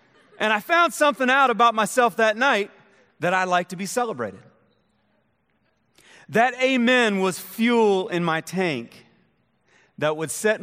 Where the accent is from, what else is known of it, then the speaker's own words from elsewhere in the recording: Richmond, Indiana, United States; I was actually I'm from Richmond, Indiana, but I was going to a Bible college, a small Bible college in Springfield, Missouri.